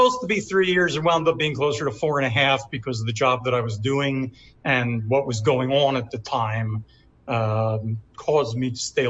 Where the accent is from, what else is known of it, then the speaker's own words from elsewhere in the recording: Israel; now in Philadelphia, United States; I was born here in Philadelphia, but when I was very young, like 4.5 years old, my family moved to Israel, and I grew up there, went through all my schooling there.